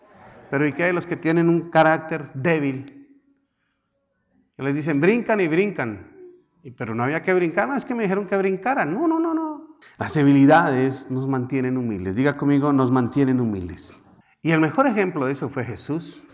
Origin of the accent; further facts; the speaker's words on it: Colombia; now in United States; yo mismo soy colombiano. Pero cuando yo llegué acá a los Estados Unidos